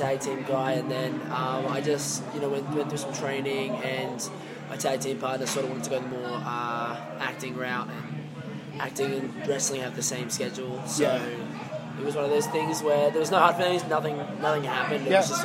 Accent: Wagga Wagga, New South Wales, Australia; so I lived in a small town of Wagga Wagga, which is

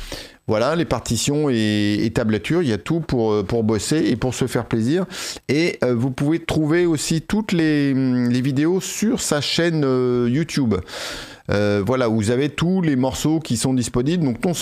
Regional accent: Paris, Île-de-France, France; born there; accent: French; je suis né ici à Paris, et j'ai l'impression que par réaction, j'ai un peu cultivé mon accent français.

